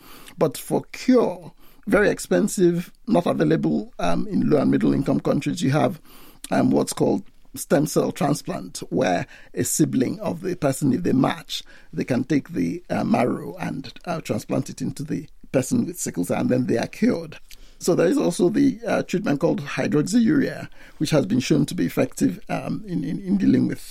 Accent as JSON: {"language": "English", "country": "Nigeria", "tie": "born or raised there", "said": "because I am Nigerian, and growing up in Nigeria, virtually every Nigerian will know someone who has sickle cell disease."}